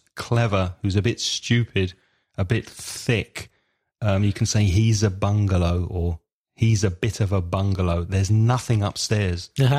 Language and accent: English; London, United Kingdom; So, yeah, I lived in a house like this when I grew up in London.